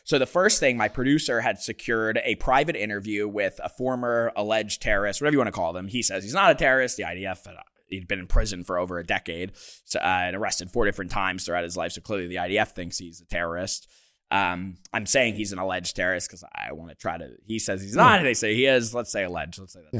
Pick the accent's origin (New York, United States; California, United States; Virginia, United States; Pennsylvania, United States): Pennsylvania, United States; Philadelphia; we're both from Philly